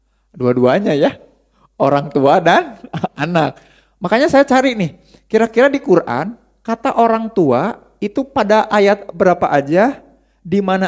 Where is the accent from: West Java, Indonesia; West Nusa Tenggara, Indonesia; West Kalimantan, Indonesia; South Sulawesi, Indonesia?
West Java, Indonesia; Bandung; Saya kan dulu rumah waktu masa kecil saya rumah di Pagarsi. Pagarsi dekat Cibadak. Cibadak kan Chinatown-nya Bandung.